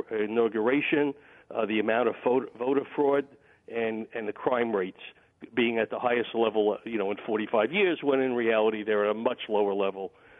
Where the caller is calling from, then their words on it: New Hampshire, United States; I am calling from New Hampshire, actually listening on the Internet.